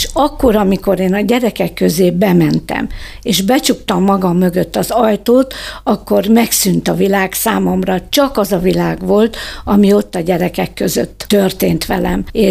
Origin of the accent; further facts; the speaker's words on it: Szeged, Csongrád-Csanád, Hungary; born there; moved away as an adult; now in Kiskunhalas, Hungary; Szegeden születtem, és 1975-ben kerültem ide Kiskunhalasra a férjem által